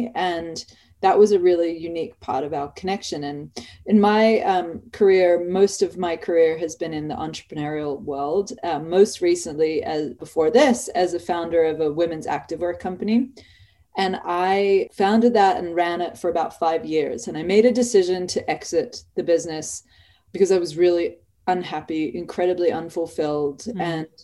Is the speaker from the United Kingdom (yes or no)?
no; Australia; You can hear from my accent, I'm Australian.